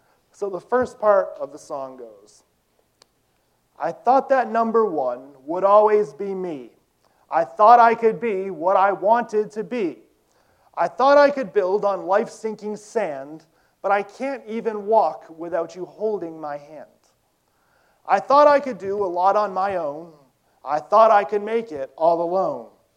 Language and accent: English; New Salem, United States; It reminds me of the church I grew up in New Salem, and it's just, I love these style churches.